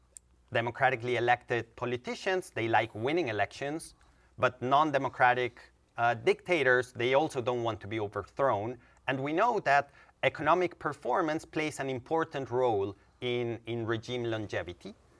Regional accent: Colombia; English is a second language; that's where I grew up in Latin America. I'm from Colombia. That's the area that I know more about.

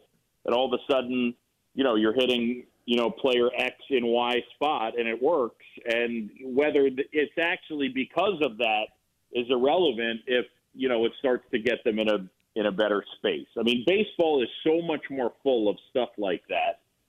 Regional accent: New York City, New York, United States; Yeah, so I grew up in New York City, and I moved to this area in New York called Roosevelt Island, and I met a friend when I was 7 years old.

